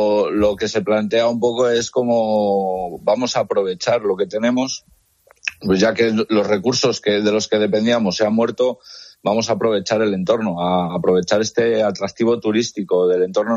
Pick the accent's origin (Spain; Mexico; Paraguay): Spain; León, Castile and León; de la montaña, que como quien dice ahí en León, yo soy de León y te sentías, ¿no?, como un poco aislado en este sentido.